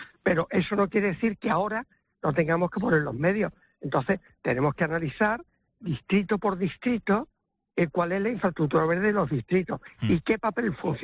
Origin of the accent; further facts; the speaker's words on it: Huelva, Andalusia, Spain; Pues yo soy de Huelva, como saben, ¿no?